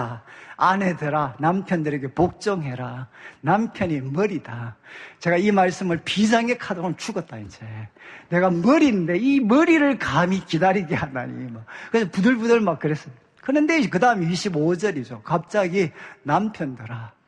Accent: Daegu, South Korea; 저는 무뚝뚝한 이제 대구 남자고

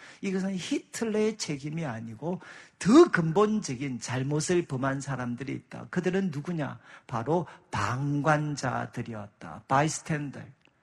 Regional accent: Gyeongsang, South Korea; 집사람은 서울 여자고 저는 이제 경상도 여자고

